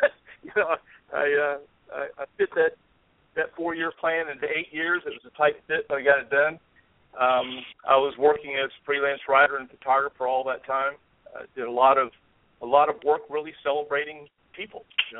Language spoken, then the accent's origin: English; Houston, Texas, United States; also born or lived in San Antonio; I was born in San Antonio because I was preemie. But as soon as I got out of the hospital, we were in Houston, and that was 1956. I lived in the same house all my life